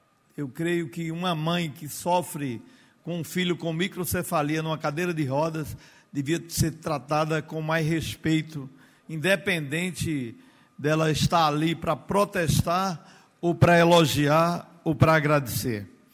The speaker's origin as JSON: {"language": "Portuguese", "town": "Serra Talhada", "region": "Pernambuco", "country": "Brazil", "tie": "born or raised there", "said": "do aniversário de 173 anos da minha terra, Serra Talhada"}